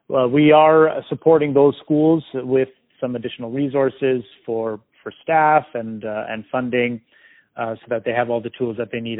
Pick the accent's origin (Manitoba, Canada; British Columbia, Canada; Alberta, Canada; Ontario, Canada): Alberta, Canada; Calgary; I'm born and raised in Calgary, but my parents are originally from Greece